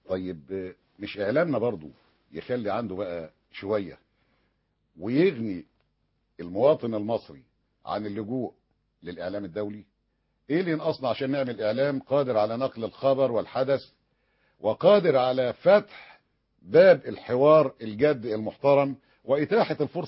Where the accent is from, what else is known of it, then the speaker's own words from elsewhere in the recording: Egypt; أنا راجل مصري